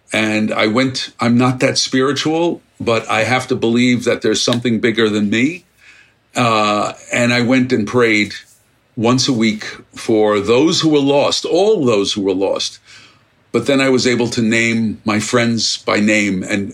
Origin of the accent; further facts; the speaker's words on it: Brooklyn, New York, United States; I mean, I came from a very humble background. I grew up in Brooklyn. My father was a barber, you know, an immigrant.